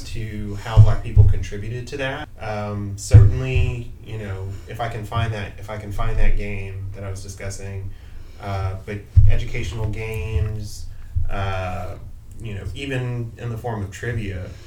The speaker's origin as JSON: {"language": "English", "region": "Texas", "country": "United States", "said": "and I say this as a Texan, so everybody be offended"}